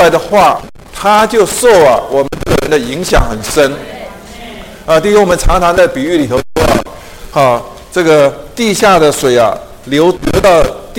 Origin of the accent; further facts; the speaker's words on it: Beitou, Taipei, Taiwan; 我们在北投这边长大的都知道什么？我们这边的硫磺水、硫磺泉呐，也不错。